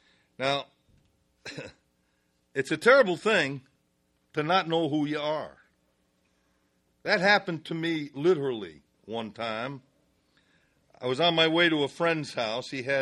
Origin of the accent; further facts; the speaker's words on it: Connecticut, United States; So I thought I was in Connecticut because I was brought up in Connecticut.